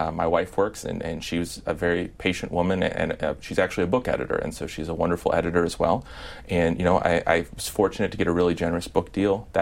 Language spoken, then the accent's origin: English; Midwest, United States; Well, because I'm from the Midwest, my bias makes me want to say Lincoln